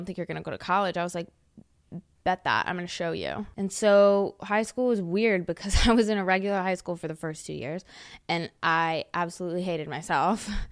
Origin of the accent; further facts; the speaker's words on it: Huntersville, North Carolina, United States; Where I grew up in Huntersville, mm-hmm. Is, like, super, like, ass backwards and, like, very conservative.